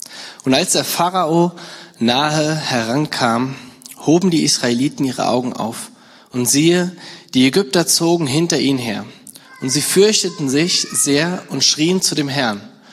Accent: Rhineland-Palatinate, Germany; Bei meiner Heimat in der Nähe von Mainz komme ich her.

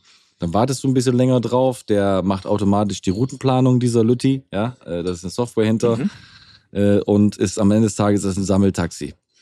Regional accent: Wellingholzhausen, Lower Saxony, Germany; sehe das in Niedersachsen auf dem Land als Beispiel. Da gibt es auf dem Dorf in Wellingholzhausen, da wo ich herkomme

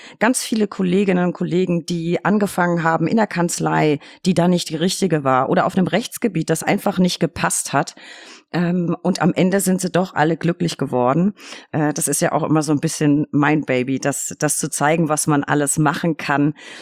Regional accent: Bavaria, Germany; ich bin katholisch, ich komme aus Bayern, natürlich bin ich katholisch.

